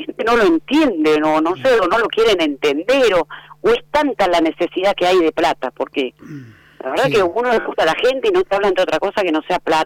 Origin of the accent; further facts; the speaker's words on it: Argentina; a veces somos masoquistas los argentinos